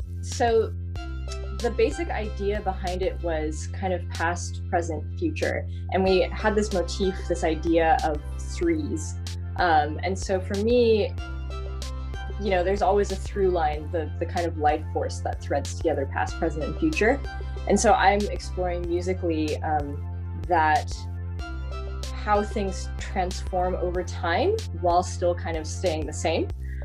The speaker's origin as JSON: {"language": "English", "town": "Santa Barbara", "region": "California", "country": "United States", "tie": "born or raised there", "said": "I grew up here in Santa Barbara, so I went through Music and Arts Conservatory, which is kind of an interdisciplinary arts conservatory"}